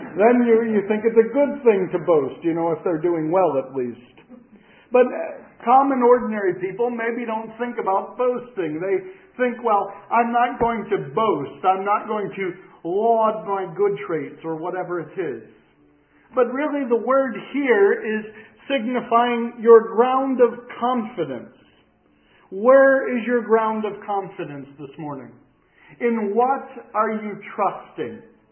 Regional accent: Pennsylvania, United States; also born or lived in Spain; I grew up in Pennsylvania. I was educated in history. I wanted to be a college professor. The Lord had other plans. He sent me to Spain and a few other countries as well.

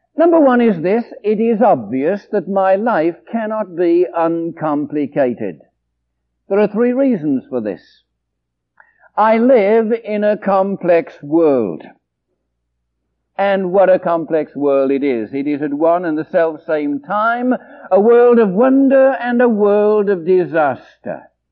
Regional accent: England, United Kingdom; moved away; you wouldn't know I come from England because I don't have an accent anymore

